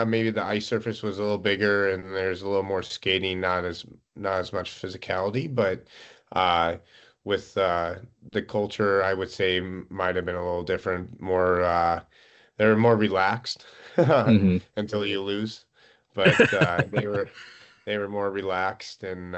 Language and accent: English; St. Louis, Missouri, United States; born or raised there